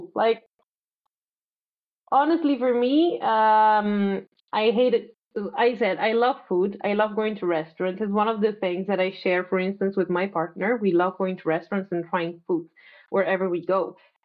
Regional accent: Rome, Lazio, Italy; now in Milan, Italy; now I'm living in Milan, which is slightly better in some ways, but I'm from Rome, right?

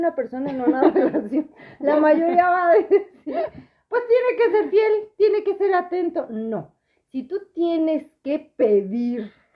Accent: Guanajuato, Mexico; now in Morelia, Mexico; Yo soy de Guanajuato, pues ustedes no lo sabían, ustedes sí lo sabían.

